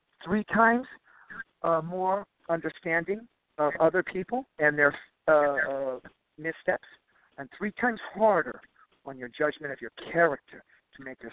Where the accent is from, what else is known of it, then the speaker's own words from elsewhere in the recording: Midwest, United States; I'm from the Midwest.